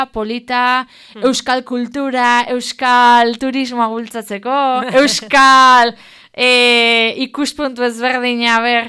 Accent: Legorreta, Basque Country, Spain; eta legorretan, nire herrian, abe jendea etortzen dan, irailean egingo det

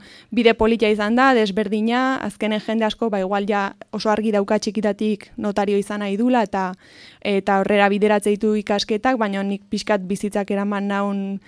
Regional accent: Spain; hemen gaztelania eta euskera nire ama hizkuntza euskera da, gaztelaniare baita.

